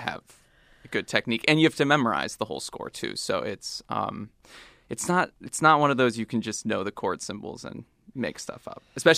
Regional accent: Aurora, Ohio, United States; Yeah, a little town called Aurora, Ohio. Mm-hmm. Used to have a SeaWorld. Used to have a Six Flags.

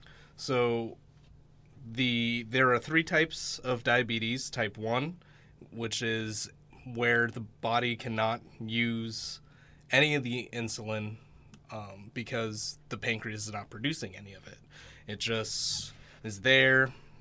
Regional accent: Bethel, Alaska, United States; I grew up here in Bethel all my life, and I've actually been working at YK for the past 10 years.

